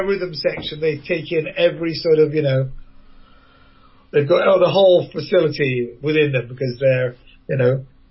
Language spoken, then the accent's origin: English; Edinburgh, Scotland, United Kingdom; because I'm from Edinburgh as well originally